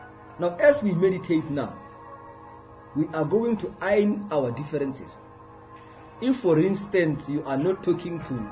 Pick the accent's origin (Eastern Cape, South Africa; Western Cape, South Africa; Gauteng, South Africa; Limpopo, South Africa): Limpopo, South Africa; As I mentioned, that I'm in our studio in Limpopo. We are broadcasting all the way from Hasohopo, in my hometown.